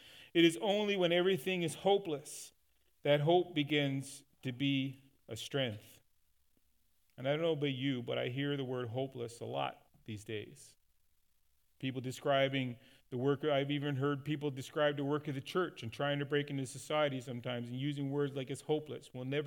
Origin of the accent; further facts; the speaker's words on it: Newfoundland and Labrador, Canada; Newfoundlanders, right? We're one of the Gentiles, and I'm thankful for it. And if you're wondering where my accent came from, there you go.